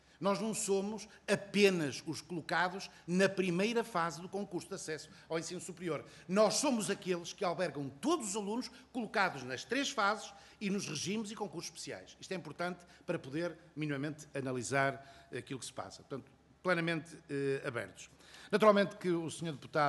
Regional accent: Viana do Castelo, Norte, Portugal; Cuidado que eu sou de Viana do Castelo.

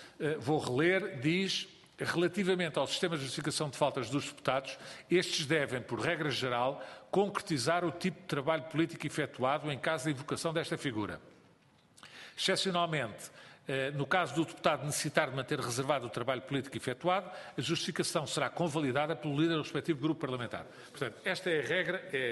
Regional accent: Cascais, Lisbon, Portugal; eu sou de Cascais

